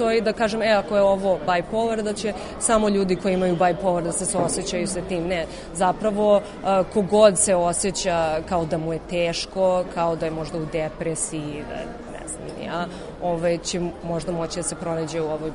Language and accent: Serbian; Canada; now in Serbia; Ja sam odrasla u Kanadi pa sam se vratila u Srbiju da studiram film i provela sam, mislim, da studiram režiju i provela sam ovde još 10 godina mog života.